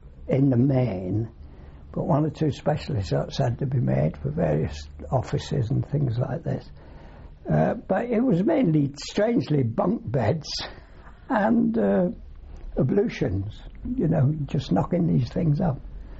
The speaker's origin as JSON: {"language": "English", "town": "St Helens", "region": "North West England", "country": "United Kingdom", "tie": "born there", "said": "I was born in St. Helens in Lancashire. It's about 12 miles from Liverpool. And that was on the 12th of May, 1921."}